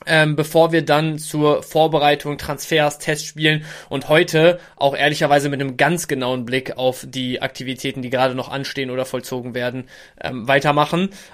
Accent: Bielefeld, North Rhine-Westphalia, Germany; also born or lived in Dortmund; Und ich wohne so gut wie mein ganzes Leben schon in Bielefeld als gebürtiger Dortmunder

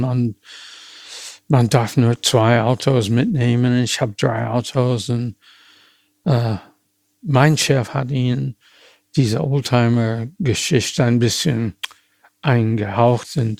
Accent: United States; German is a second language; Ich komme aus den USA.

